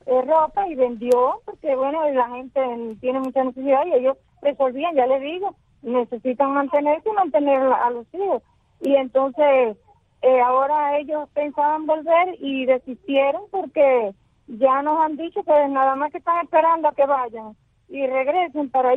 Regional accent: Cuba; Y somos los cubanos los que tenemos el derecho de ser libres un día

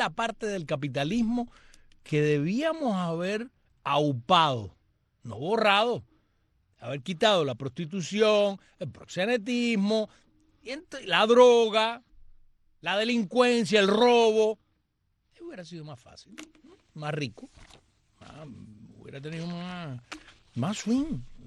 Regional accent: Cuba

